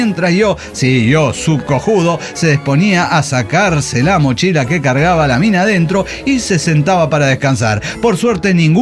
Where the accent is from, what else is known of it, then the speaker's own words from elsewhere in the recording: Tarija, Bolivia; parada delante de todas las autoridades de Tarija. Eso no pasó. No esperen mensaje. Hice quedar bien a mi tierra chapaca.